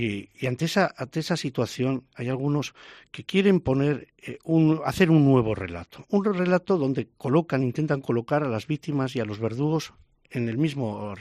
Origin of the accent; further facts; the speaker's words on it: Basque Country, Spain; contra los que somos vascos y españoles en esta tierra